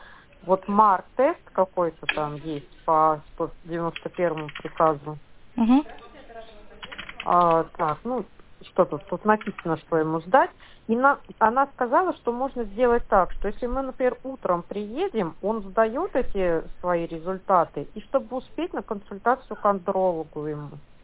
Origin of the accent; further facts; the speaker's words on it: Yurga, Kemerovo Oblast, Russia; в течение месяца тут пройти у себя в городе, я из Юрги